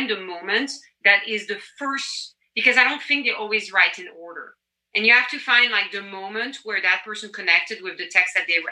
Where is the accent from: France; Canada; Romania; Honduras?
France; accent: French; English is a second language; now in United States; And I would speak like this when I first arrived States and I had a very strong French accent, you know, and, oh, it's so cute. And I'm like, please, I am French.